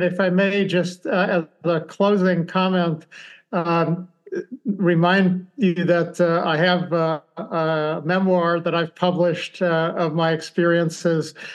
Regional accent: Linz, Upper Austria, Austria; first language German; English is a second language; also born or lived in Braunau; I started speaking English at a very early age, even though German was my first language. I started speaking English before I ever started school. So by the when we moved from Braunau to Linz, then I had to speak English every day.

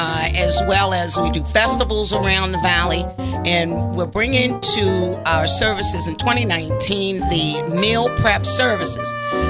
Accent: East Coast, United States; I'm from the East Coast. Old Bay is a part of my life.

